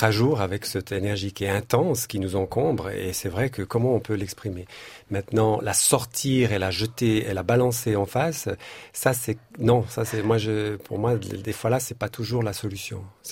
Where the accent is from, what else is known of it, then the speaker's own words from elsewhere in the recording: Switzerland; on est civilisé, on est suisse